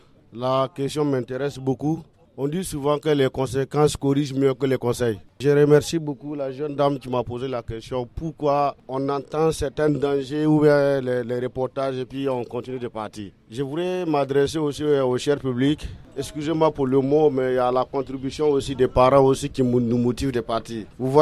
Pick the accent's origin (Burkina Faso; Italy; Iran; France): Burkina Faso; moved away; J'ai quitté le Burkina, j'ai traversé le Niger.